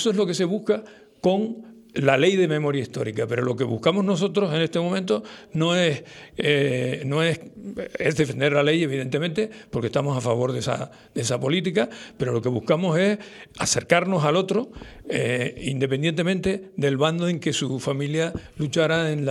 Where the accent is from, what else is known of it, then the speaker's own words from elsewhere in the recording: Spain; Es decir, somos españoles.